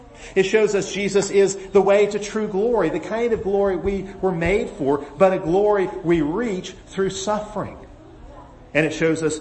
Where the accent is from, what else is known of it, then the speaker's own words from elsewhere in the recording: Birmingham, Alabama, United States; This actually emanates from my hometown of Birmingham, a lot of it.